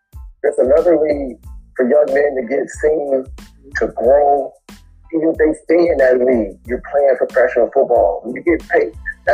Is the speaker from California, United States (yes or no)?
yes; Compton, California, United States; Growing up in Compton, it's very similar. It's not that much different from Alexandria.